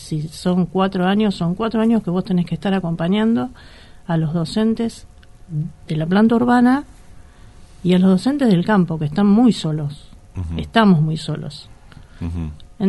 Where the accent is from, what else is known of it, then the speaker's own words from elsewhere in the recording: Wilde, Buenos Aires Province, Argentina; now in Las Flores, Argentina; Yo soy de Wilde.